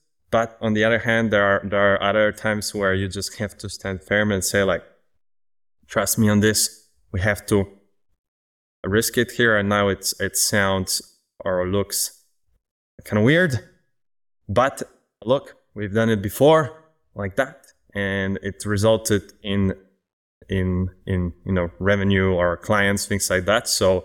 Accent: Poland; English is a second language; especially for you non-native English speakers. So like myself, for example, I'm from Poland

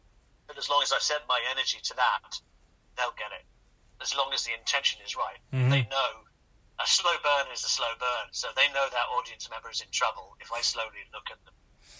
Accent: South West England, United Kingdom; I grew up by the ocean. Yeah, I grew up by the sea. So in North Devon, we have beau

